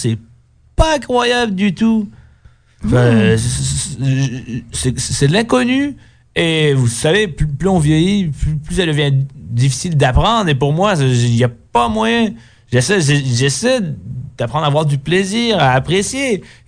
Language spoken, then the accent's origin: French; Lyon, Auvergne-Rhône-Alpes, France; je suis un citadin, je viens d'une grosse ville, je viens de Lyon, donc je n'ai pas été... élevé dans la nature, tout cela.